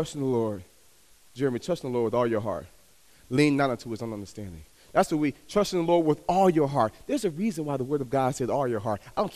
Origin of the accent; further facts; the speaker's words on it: Dallas, Texas, United States; born there; I'm a Dallas Cowboys fan. I was born in Dallas, Texas.